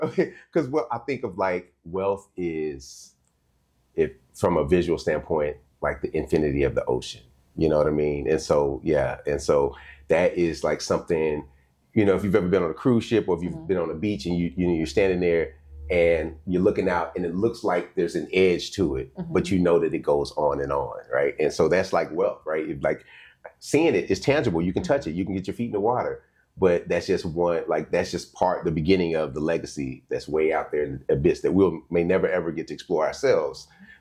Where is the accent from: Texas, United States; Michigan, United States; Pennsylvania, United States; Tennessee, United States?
Texas, United States; Dallas; also born or lived in Illinois; I grew up here in Dallas, Oak Cliff, Texas. That's my hood.